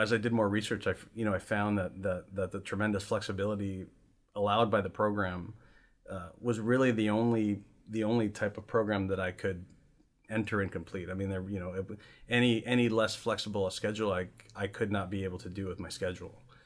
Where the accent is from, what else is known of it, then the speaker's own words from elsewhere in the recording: California, United States; I grew up in the Southern California area, actually very close to UCLA.